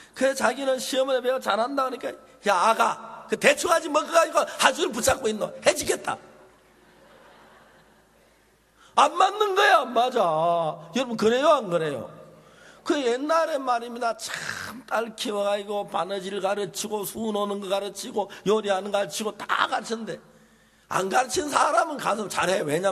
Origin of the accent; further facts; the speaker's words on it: South Korea; 우리는 한국 사람이 돼서 그런 거 별 차이 없어.